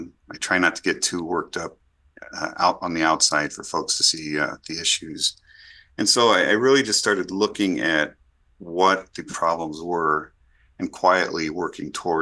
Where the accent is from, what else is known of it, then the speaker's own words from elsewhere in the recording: Illinois, United States; by my home state, Illinois and Chicago.